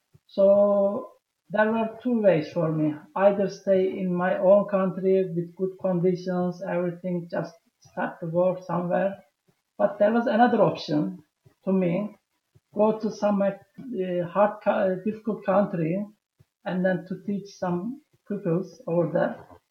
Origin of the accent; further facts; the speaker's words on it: Turkey; English is a second language; I am from Turkey.